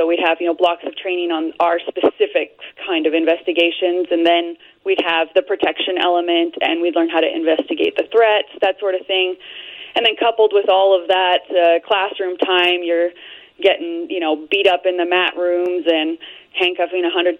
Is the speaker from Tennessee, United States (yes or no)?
no; California, United States; I'm from Southern California in the high desert. If you've ever driven from Los Angeles to Las Vegas, it's a big giant patch of desert you blew by going 85.